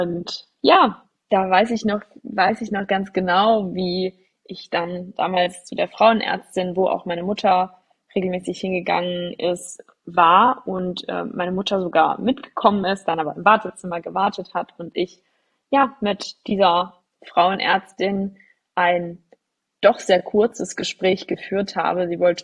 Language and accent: German; Hesse, Germany; ich komme aus der Nähe von Frankfurt, bin inzwischen 30 Jahre alt